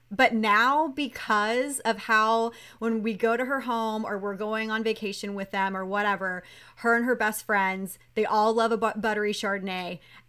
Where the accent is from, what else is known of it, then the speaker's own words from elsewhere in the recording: Texas, United States; I'm a simpleton. I'm a simpleton from Texas, okay?